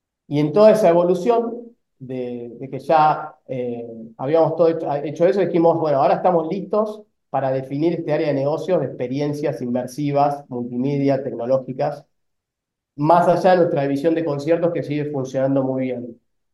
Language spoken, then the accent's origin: Spanish; Argentina; porque somos argentinos, entonces entre tener una afinidad por tener la misma cultura y ser argentinos